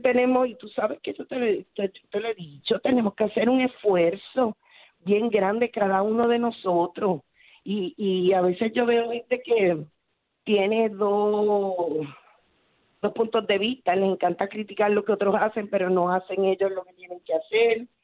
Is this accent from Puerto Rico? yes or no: yes; Puerto Rico